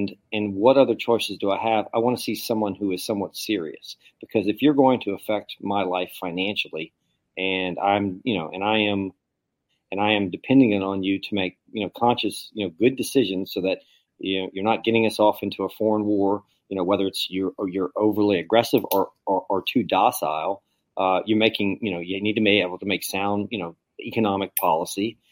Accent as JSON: {"language": "English", "town": "New Orleans", "region": "Louisiana", "country": "United States", "tie": "born or raised there", "said": "I mean, I grew up in New Orleans."}